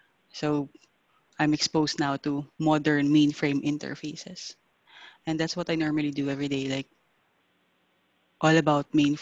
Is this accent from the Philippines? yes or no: yes; Philippines; I am from the Philippines.